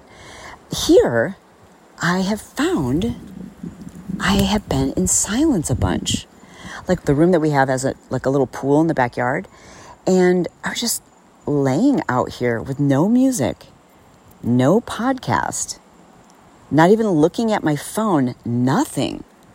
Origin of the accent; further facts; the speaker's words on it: Fowlerville, Michigan, United States; I grew up in Michigan and we moved kind of like all over the state